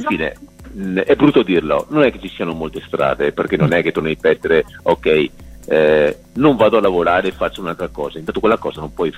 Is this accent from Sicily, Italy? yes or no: no; Venice, Veneto, Italy; far ricordare a molti veneziani che ormai hanno dimenticato quali sono le nostre tradizioni